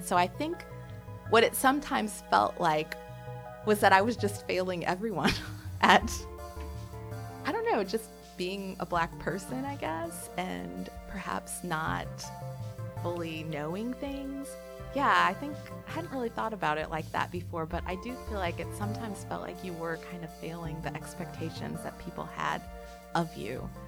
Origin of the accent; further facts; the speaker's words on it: United States; I felt like I was growing up as a minority of a minority. And so I think, in a way, as a Jamaican American, a Black Jamaican American who appeared Black, to the Black students around me, I was a Black child